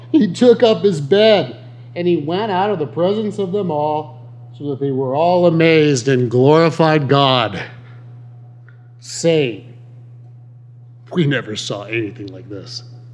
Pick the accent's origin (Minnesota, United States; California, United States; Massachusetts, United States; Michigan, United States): California, United States; Huntington Beach; also born or lived in England; But I'm from Huntington Beach. I was born and raised here. And at one time I lived in England